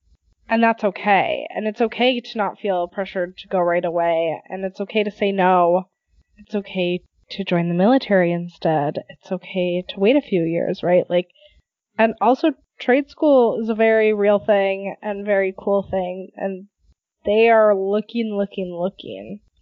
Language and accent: English; Wisconsin, United States; I did not like growing up in Wisconsin. If you hear me talk about Wisconsin, I will just rant about how I will never move back.